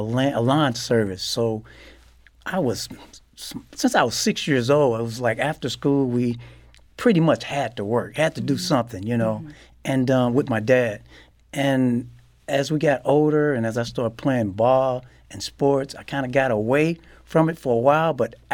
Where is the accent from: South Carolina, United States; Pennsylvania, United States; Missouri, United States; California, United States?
Missouri, United States; St. Louis; Yeah, I think just growing up in St. Louis, you learn resilience. And I think there's a toughness about St. Louis or Missouri.